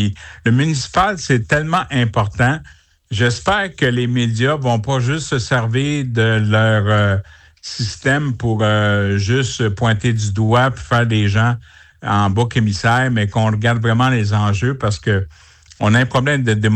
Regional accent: Montreal, Quebec, Canada; En passant, moi, je suis de Montréal

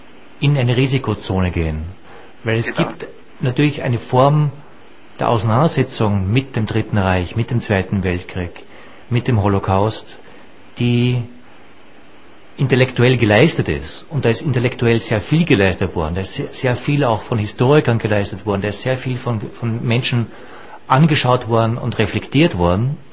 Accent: Austria; wir sind ja beide Österreicher

